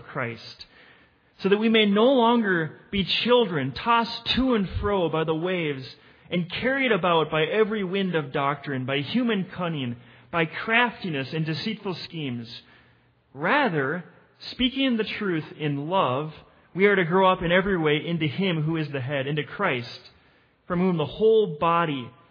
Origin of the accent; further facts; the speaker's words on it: Mound, Minnesota, United States; As you know, as some of you know, I'm from Mound, Minnesota. It's the west side of Lake Minnetonka, west of Minneapolis.